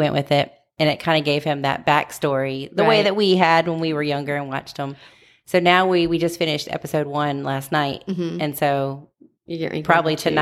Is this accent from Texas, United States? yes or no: no; Florida, United States; But when I grew up in Florida, it was a long time ago. We had metal detectors in our school then.